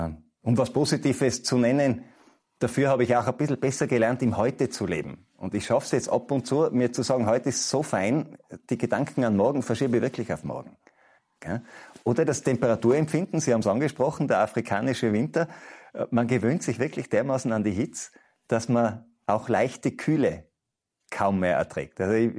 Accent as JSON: {"language": "German", "region": "Tyrol", "country": "Austria", "said": "so wie man bei uns in Tirol Berggeschichten erzählt"}